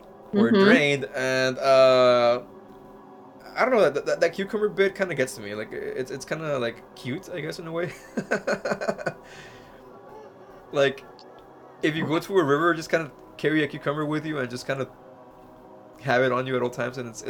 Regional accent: Mexico; when I was a kid in Mexico, I mean, growing up in Mexico

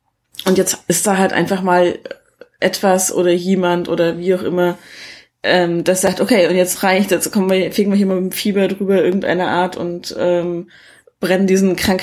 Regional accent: Erfurt, Thuringia, Germany; also ich komme ja nun mal hier aus der Ecke, das haben wir jetzt schon mehrfach erzählt. Weimar ist 20 Kilometer von Erfurt weg, wo ich aufgewachsen bin.

